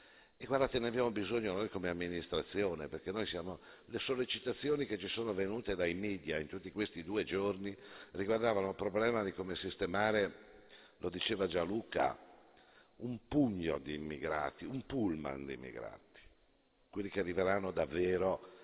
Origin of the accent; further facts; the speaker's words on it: Sarzana, Liguria, Italy; io sono di Sarzana